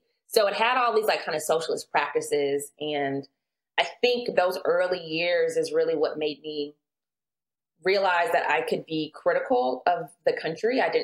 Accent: Atlanta, Georgia, United States; I grew up in Atlanta.

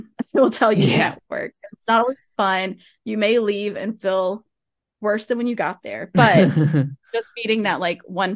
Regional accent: Louisiana, United States; Like, nothing against LSU, obviously I'm from Louisiana

